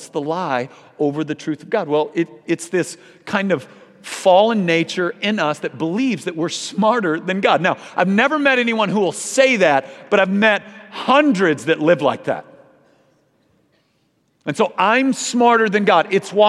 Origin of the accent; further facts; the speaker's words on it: Dallas, Texas, United States; I'm from Dallas, home of the largest cult in America.